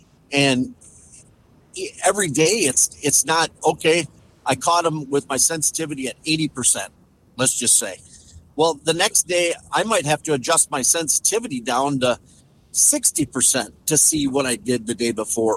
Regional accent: Minnesota, United States; like I'm from Minnesota, so our walleyes are closed, so you can't really target them.

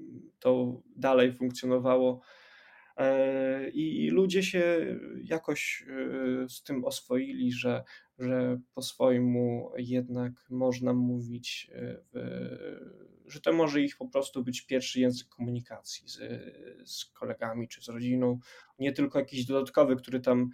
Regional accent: Bielsk Podlaski, Podlaskie Voivodeship, Poland; O, widzisz, tamta z Bielska, ja też jestem z Bielska

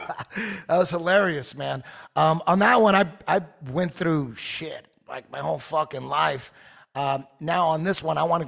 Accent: Santa Ana, California, United States; I grew up in Santa Ana off Bristol and 6th Street.

